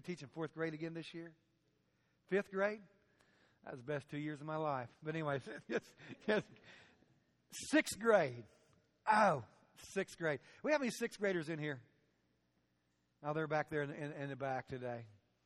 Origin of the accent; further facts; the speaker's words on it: Illinois, United States; and she was from my hometown in Southern Illinois. Her dad and my dad showed cows together in the summertime.